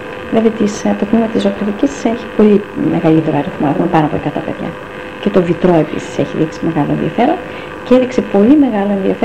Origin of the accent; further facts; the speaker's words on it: Thasos, Eastern Macedonia and Thrace, Greece; born there; now in Drama, Greece; Εγώ γεννήθηκα στη Θάσο. Εργάστηκα στην Καβάλα. Εκεί γνώρισα τον άντρα μου και ήρθαμε στην Δράμα.